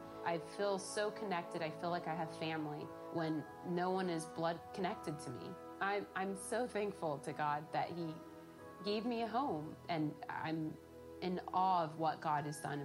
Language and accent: English; California, United States; I figured that I would drive back to my hometown in California, since I lost everything else and I never felt at home anywhere I was.